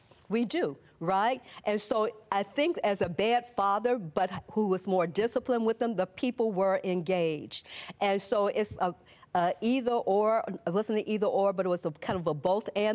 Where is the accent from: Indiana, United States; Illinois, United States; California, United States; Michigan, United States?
Illinois, United States; Chicago; I mean, it makes, like I said, my hometown of Chicago, which we call now the Wild Wild Midwest